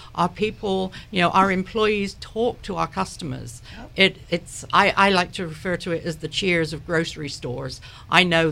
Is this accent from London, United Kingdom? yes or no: yes; London, United Kingdom; now in Fredericksburg, United States; No, I'm actually from South London, but I've lived in Fredericksburg for close to 25 years. And I have to say, this is home now.